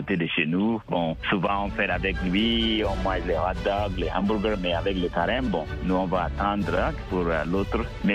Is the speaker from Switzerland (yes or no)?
no; Chad; now in Utah, United States; je suis tchadien d'origine, mais je suis citoyen américain depuis 2009. Je suis à Utah, à l'ouest des États-Unis.